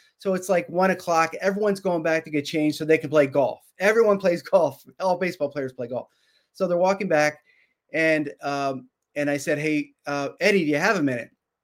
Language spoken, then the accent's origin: English; Maryland, United States; I grew up in Maryland, and I followed your career